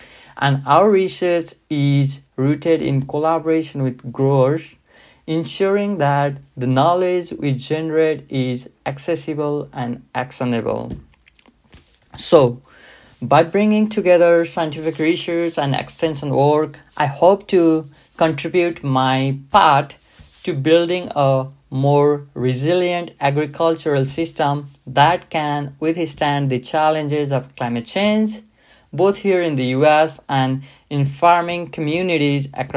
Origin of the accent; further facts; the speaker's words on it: Nepal; now in United States; both in my home country, Nepal, and here in the US